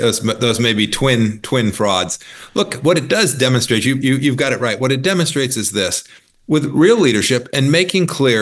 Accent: Kansas, United States; It'll hurt people in my home state of Kansas. It'll hurt people all across the Midwest

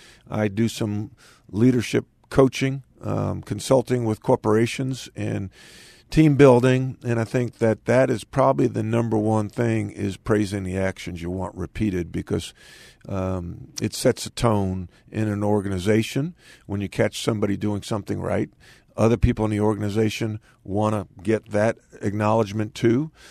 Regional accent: Long Island, New York, United States; I grew up on Long Island. I was a Net fan when he was with the New York Nets.

